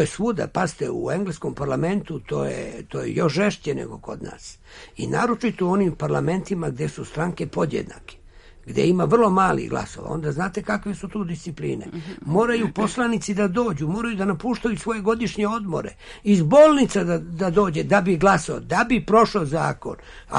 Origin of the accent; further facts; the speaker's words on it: Belgrade, Serbia; also born or lived in Trstenik; Prema tome, ja sam Beograđanin. Ali moj život je takav da imam više zavičaja. Moje zavičaj, kao što je Rača, na primjer, i moj zavičaj isto tako i Trstenik, Kruševac.